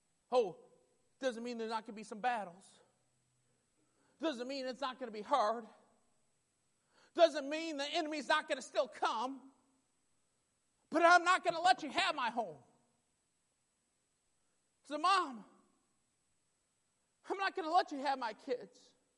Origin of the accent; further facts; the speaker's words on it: Warren, Michigan, United States; We grew up in Michigan, and the church we grew up was Faith Baptist of Warren, Michigan.